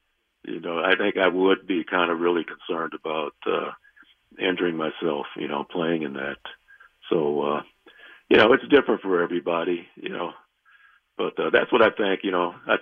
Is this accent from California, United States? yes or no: yes; Compton, California, United States; friends that I grew up with in Compton.